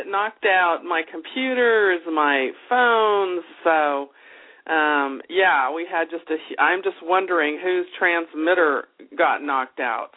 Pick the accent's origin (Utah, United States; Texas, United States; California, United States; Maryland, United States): California, United States; When I was about 15 years old, I come from California